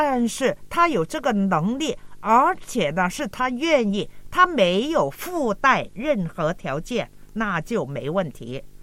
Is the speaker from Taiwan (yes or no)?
no; China; 还有我们中国人或者是全世界现在都在讲那个三观嘛